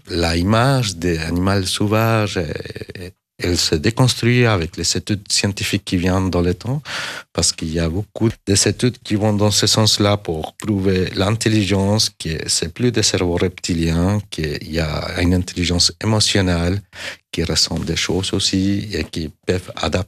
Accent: Chile; Oui, tout à fait. C'est là-bas que tout a commencé. Quand j'étais petit, j'ai toujours aimé la nature, la science et les animaux.

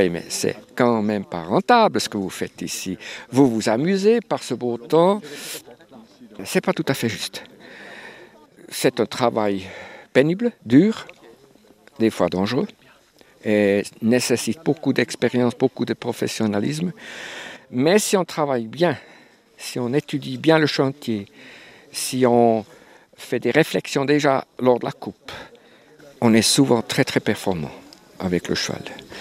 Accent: Jura, Switzerland

